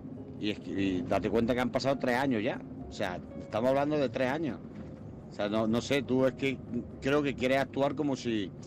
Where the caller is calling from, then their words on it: Jaén, Andalusia, Spain; corresponsal de Jaén. Aquí vamos en ruta